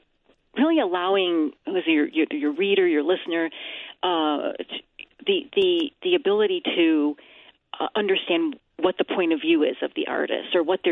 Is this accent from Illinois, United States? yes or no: yes; Chicago, Illinois, United States; I grew up on Chicago's Northwest Side.